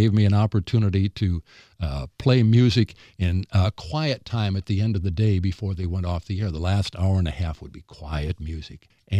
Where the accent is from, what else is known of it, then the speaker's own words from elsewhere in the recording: Waverly, United States; So it was a great experience when I came to my hometown, Waverly, when I was seventh or eighth grade.